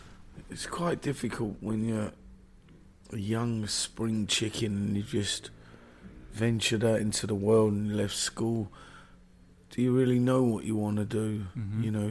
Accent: London, United Kingdom; I was born in Marland. Mm-hmm. Lived in North London, moved out of London.

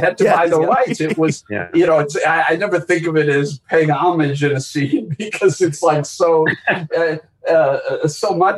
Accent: Milwaukee, Wisconsin, United States; growing up in Milwaukee and, you know, all three Jews from Milwaukee

